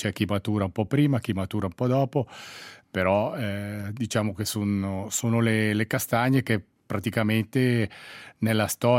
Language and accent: Italian; Ticino, Switzerland; io sono originario della Valle di Blegno